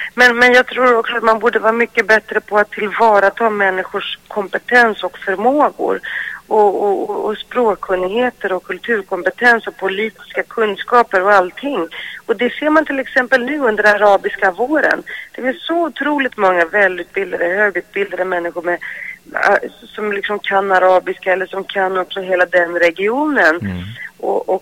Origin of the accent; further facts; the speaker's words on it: Greece; När jag äntligen har fått chansen att göra den här dokumentären om mitt hemland Grekland